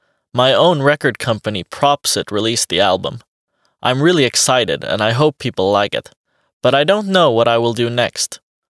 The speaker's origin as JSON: {"language": "English", "town": "Turku", "region": "Southwest Finland", "country": "Finland", "tie": "born there", "first_language": "Finnish", "second_language": "English", "said": "I was born in Turku, Finland, in 1986."}